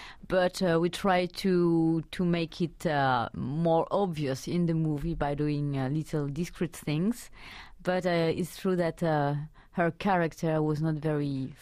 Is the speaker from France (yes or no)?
yes; Montluçon, Auvergne-Rhône-Alpes, France; I grew up in Montluçon, which is, I don't know in miles, but in kilometers, it's like 60 kilometers. Yes, and we are from the Auvergne volcanoes